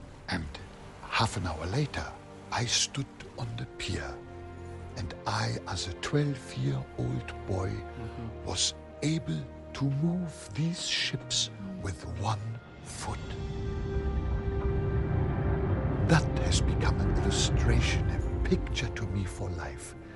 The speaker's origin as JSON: {"language": "English", "region": "North Germany", "country": "Germany", "tie": "born or raised there", "said": "You know, I grew up in North Germany at the mouth of the river Elbe. It is a tidal area."}